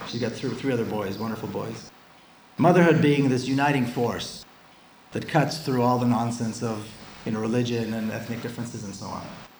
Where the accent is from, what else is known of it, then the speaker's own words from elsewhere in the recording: Jerusalem, Jerusalem District, Israel; Now, I was born and raised in Jerusalem. It's a mixed city. It's a united city, as we all know. But it's a completely segregated city, too. Completely racist city. So as an Israeli